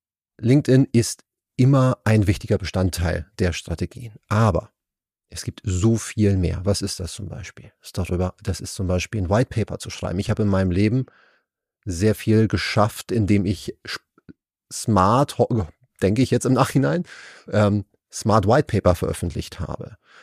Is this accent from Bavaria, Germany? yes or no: no; Hamburg, Germany; ich bin auch aufgewachsen hier in Hamburg-Wilhelmsburg, kein Netzwerk, kein Onkel, ich kannte niemanden.